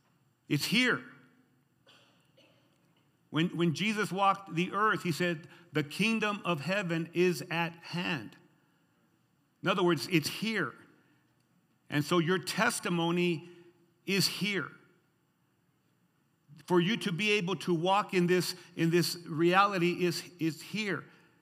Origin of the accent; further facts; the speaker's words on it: United States; I'm an American citizen, but greater than that, I'm a citizen of heaven.